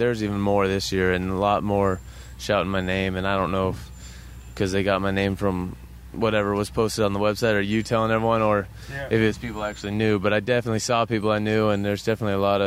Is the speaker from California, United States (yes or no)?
yes; California, United States; And I'm from the Bay Area, so it was just good all around for me and our team.